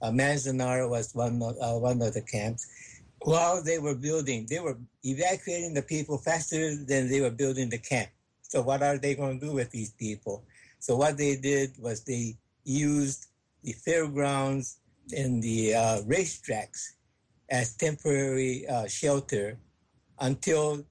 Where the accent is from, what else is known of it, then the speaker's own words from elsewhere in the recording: Florin, California, United States; I was born and raised in Florian, that's a suburb, I mean, not suburb, but rural area near Sacramento.